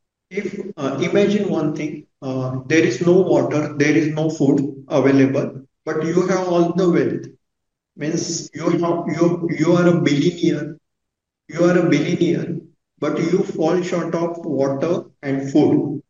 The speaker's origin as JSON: {"language": "English", "country": "India", "said": "I'm located in India. I'm from India."}